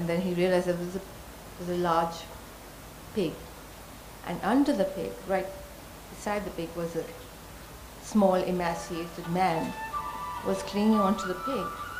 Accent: West Bengal, India; also born or lived in South India; I'm actually from West Bengal. I grew up in the south

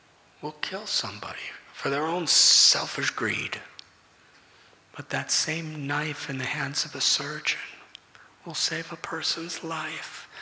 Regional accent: Chicago, Illinois, United States; When I was young, I was from Chicago.

